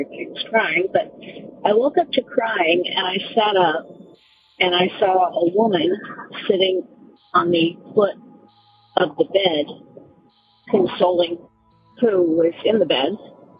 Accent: California, United States; I'm originally from California.

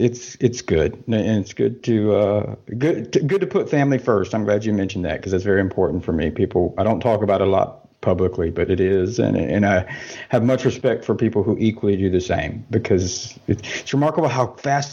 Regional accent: the South, United States; I am from the States, grew up, spent my whole life in the southern United States right there in the antebellum.

